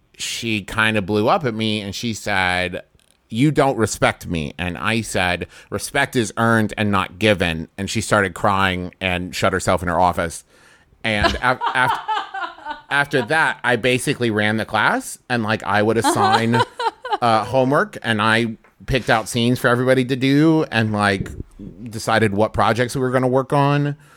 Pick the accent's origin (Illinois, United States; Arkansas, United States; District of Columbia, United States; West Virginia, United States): West Virginia, United States; Huntington; I grew up in Huntington, West Virginia.